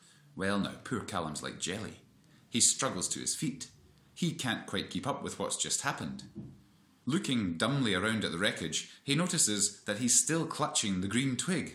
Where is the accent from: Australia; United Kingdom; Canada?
United Kingdom; Scotland; I'm a writer from Dumfries and Galloway